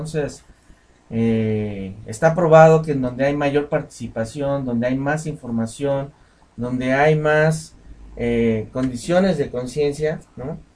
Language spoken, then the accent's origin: Spanish; Nicolás Romero, State of Mexico, Mexico; les platico un caso de donde soy, Nicolás Romero